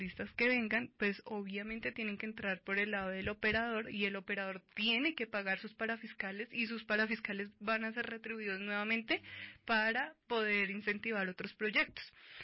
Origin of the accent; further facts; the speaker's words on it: Bogotá, Colombia; si yo, como bogotana, quiero ir a la Plaza de Bolívar